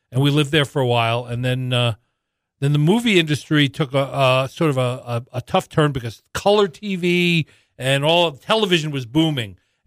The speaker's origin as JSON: {"language": "English", "town": "New York City", "region": "New York", "country": "United States", "tie": "born or raised there", "said": "So I was born and first grew up in a housing project in New York City."}